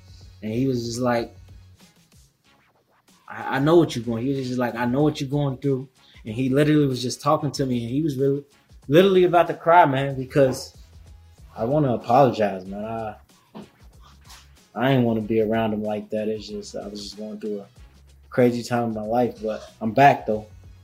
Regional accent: Cincinnati, Ohio, United States; I've always been a Cincinnati fan because my dad, he always been a Cincinnati fan.

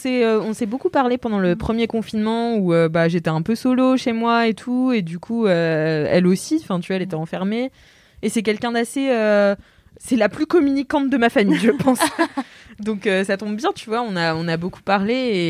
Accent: Brittany, France; Voilà, on est breton.

